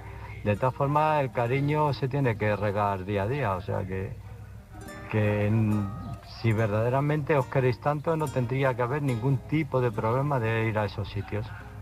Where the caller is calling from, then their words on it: Illescas, Castilla-La Mancha, Spain; de Illescas.